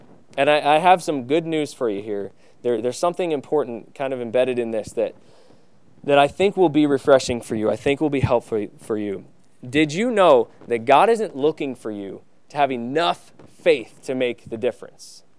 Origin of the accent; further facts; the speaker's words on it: Vermont, United States; That this comes from my childhood. I grew up in Vermont. There was a stream that ran behind my house